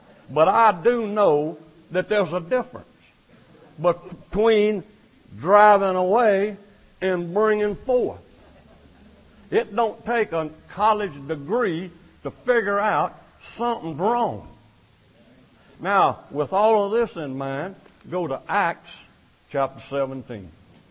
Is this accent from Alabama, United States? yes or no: yes; Mobile, Alabama, United States; born there; I was born in Mobile, Alabama.